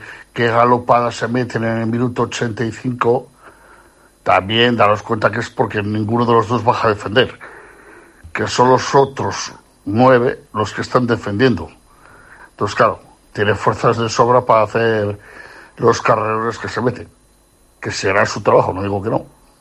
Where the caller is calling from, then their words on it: Miranda de Ebro, Castile and León, Spain; de Miranda de Ebro.